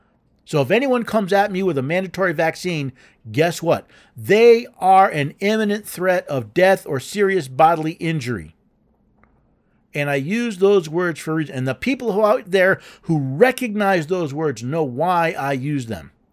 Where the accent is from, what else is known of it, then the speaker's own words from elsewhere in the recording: New York City, New York, United States; born there; I was born in New York City. I still have family that lives in New York City.